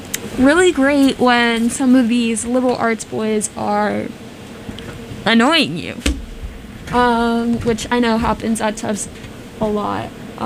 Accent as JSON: {"language": "English", "town": "Queens", "region": "New York", "country": "United States", "said": "I'm playing … because I'm from Queens."}